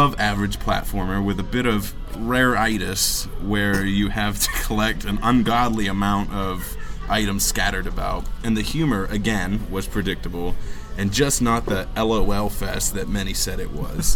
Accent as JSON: {"language": "English", "region": "New England", "country": "United States", "said": "I'm from New England. I won't drink nothing else."}